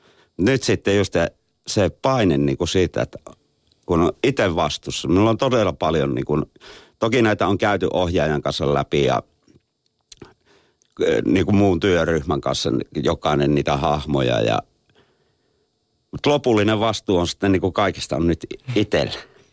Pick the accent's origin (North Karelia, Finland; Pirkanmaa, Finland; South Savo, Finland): North Karelia, Finland; Joensuu; Mä oon miettinyt, että onkohan sitten, että meillä päin tuollaiset sanat on niin vaikeita.